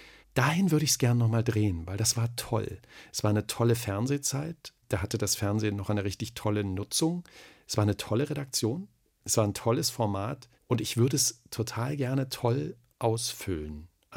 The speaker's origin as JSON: {"language": "German", "region": "Thuringia", "country": "Germany", "accent": "Thuringian", "said": "Also ich hatte einen ganz schlimmen Dialekt. Natürlich, ich bin Thüringer. Und da sind alle Vokale sind da so ganz weit hinten."}